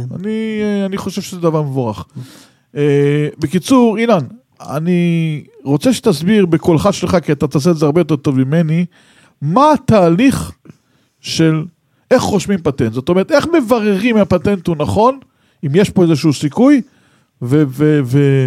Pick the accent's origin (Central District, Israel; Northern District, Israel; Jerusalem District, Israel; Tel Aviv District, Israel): Tel Aviv District, Israel; Bnei Brak; אני דוס מבני ברק